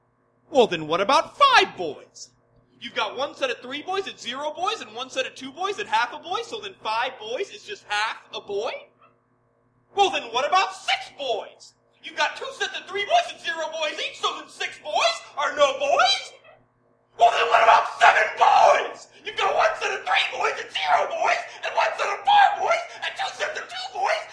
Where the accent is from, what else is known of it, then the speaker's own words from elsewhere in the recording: California, United States; Between L.A. and San Diego, the Inland Empire.